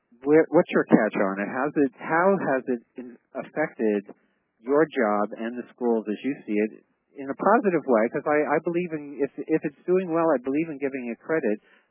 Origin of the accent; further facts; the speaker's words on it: Queens, New York, United States; we're visiting a friend of my mom's whose family I grew up with in Queens, who's 89